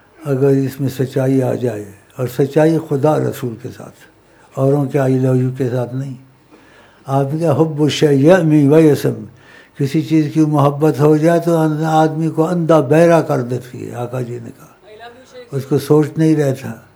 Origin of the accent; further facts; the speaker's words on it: Punjab, Pakistan; پنجابی زبان مجھے بڑی اچھی لگتی ہے, میں پنجابی ہوں نا